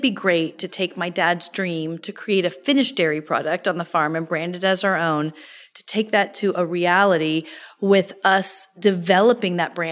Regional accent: Point Reyes, California, United States; born and raised in Point Reyes, the small local town where we're from.

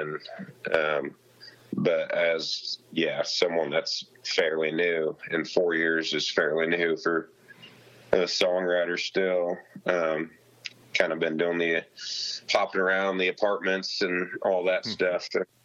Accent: Kansas, United States; he knew I was from Kansas, and he's like, what if it was like kind of like Kansas?

